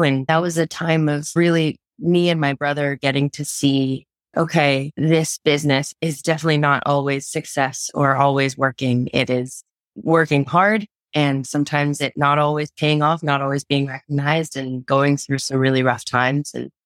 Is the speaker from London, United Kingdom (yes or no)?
yes; London, United Kingdom; born there; I was born in London because my dad was closing out the West End production at the time that I was born, that month.